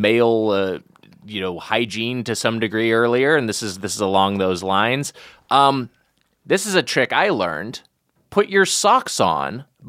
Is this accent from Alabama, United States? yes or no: no; California, United States; We're both from SoCal.